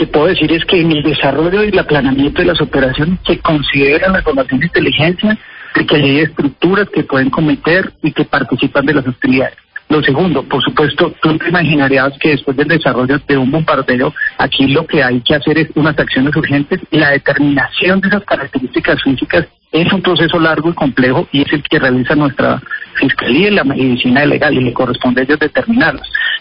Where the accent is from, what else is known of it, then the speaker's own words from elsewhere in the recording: Colombia; yo solo le hago una pregunta que yo me hago como colombiano, o sea, y como ministro de Defensa